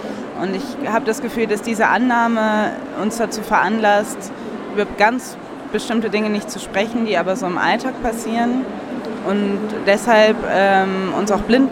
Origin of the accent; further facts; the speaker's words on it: Cologne, North Rhine-Westphalia, Germany; ich bin in Köln aufgewachsen, in einem urbanen Umfeld